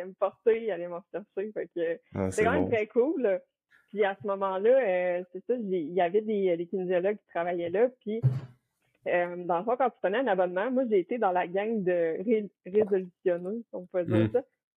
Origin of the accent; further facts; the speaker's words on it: Quebec, Canada; moi, je viens de l'Abitibi, fait que, tu sais, le choix de gym, on s'entend dans ce coin-là, est pas très, très varié.